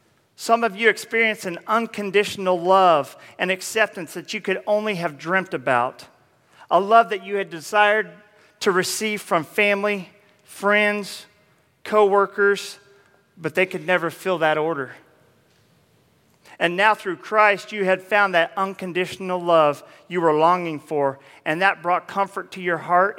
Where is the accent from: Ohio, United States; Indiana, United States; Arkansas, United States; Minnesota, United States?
Indiana, United States; Indianapolis; I'm 37 years. I was born and raised in Indianapolis.